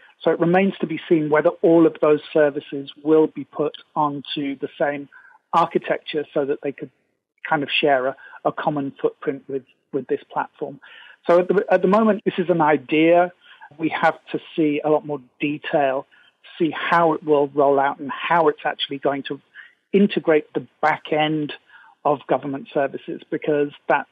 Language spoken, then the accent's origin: English; United Kingdom; I'm British.